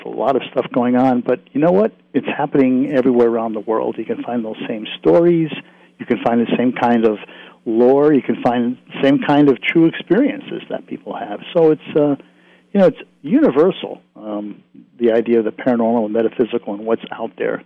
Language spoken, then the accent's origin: English; Connecticut, United States; I grew up back in New England in Connecticut, and I was always interested in not only the history of that location and the people, but the sort of the folklore and the tales.